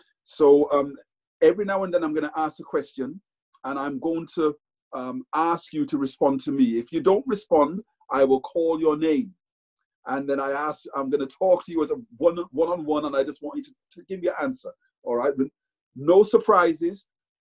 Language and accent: English; Cardiff, Wales, United Kingdom; born there; I was born in Wales, in Cardiff. In actual fact, I'm actually preaching from Cardiff, from Wales today, right?